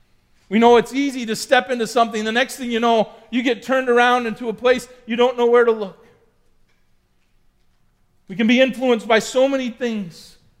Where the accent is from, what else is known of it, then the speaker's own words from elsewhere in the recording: Sioux County, United States; I mean, I grew up in Sioux County. I wanted to see the world, right?